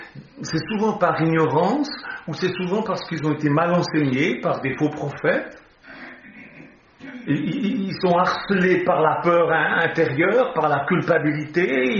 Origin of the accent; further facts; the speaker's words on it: Switzerland; Chez nous en Suisse, on dit